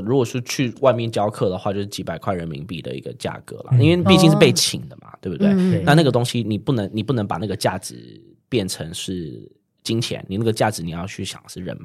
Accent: Taiwan; No，Sorry，I'm a Taiwanese， 我是台湾人，我是 totally 台湾人。

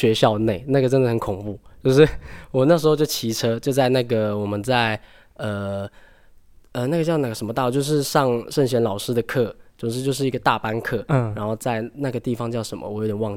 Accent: Taipei, Taiwan; 因为我是台北人，所以家里其实一开始是反对我来这么远的地方

